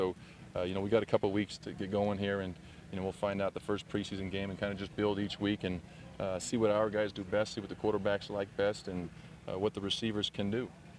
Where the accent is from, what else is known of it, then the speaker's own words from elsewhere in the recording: California, United States; And coming back out west, you know, I'm from California, so it's great to get back out this way.